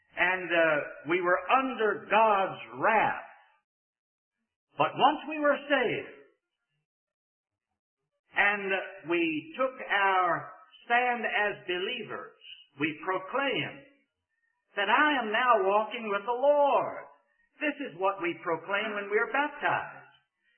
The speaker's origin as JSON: {"language": "English", "town": "Richmond", "region": "Virginia", "country": "United States", "tie": "born or raised there", "lives_now": "North Carolina, United States", "said": "Louise and I were driving from my hometown of Richmond, Virginia"}